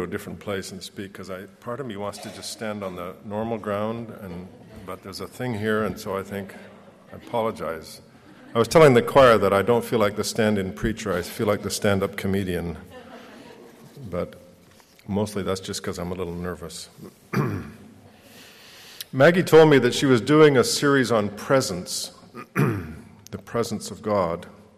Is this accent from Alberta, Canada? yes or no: yes; Edmonton, Alberta, Canada; I grew up in church in Edmonton, a big family, 7 kids, and we went to church every week. My grandfather was a Methodist preacher on my mother's side